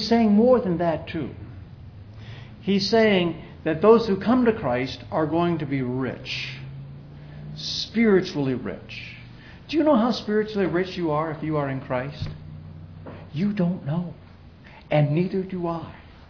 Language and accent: English; Iowa, United States; I'm a flatlander. I grew up in Iowa, north central Iowa, on a farm.